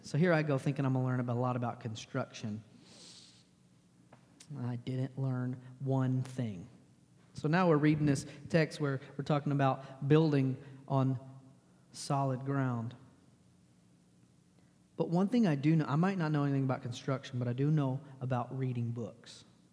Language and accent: English; Texas, United States; And I'm from Texas where it gets hot, but not really hot.